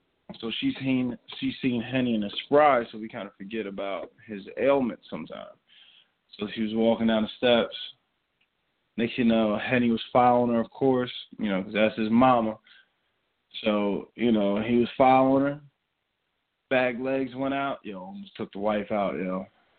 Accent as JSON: {"language": "English", "town": "Camden", "region": "New Jersey", "country": "United States", "tie": "born or raised there", "moved": "as an adult", "said": "But I never had allergies growing up in Jersey. You know, born, raised. I say halfway raised Camden, New Jersey, halfway raised Pennsylvania, New Jersey, but it's the next town over."}